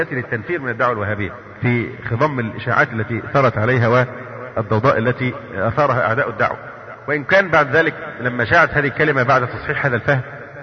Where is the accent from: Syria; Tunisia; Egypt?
Egypt; نعم يعني كما مثلا لما تيجي جماعة عندنا في مصر